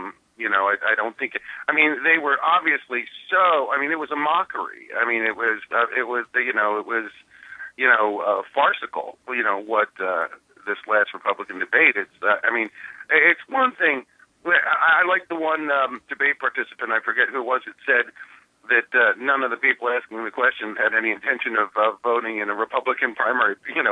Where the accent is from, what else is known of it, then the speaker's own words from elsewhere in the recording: Philadelphia, Pennsylvania, United States; Good morning, gentlemen. I'm from Philadelphia. We have hoagies here